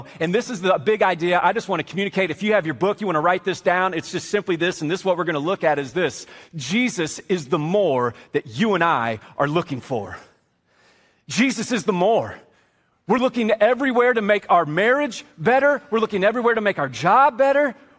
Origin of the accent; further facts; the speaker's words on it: Las Vegas, Nevada, United States; I grew up in Las Vegas, and so the phrase I grew up with is, what happens in Vegas, what? Stays in Vegas.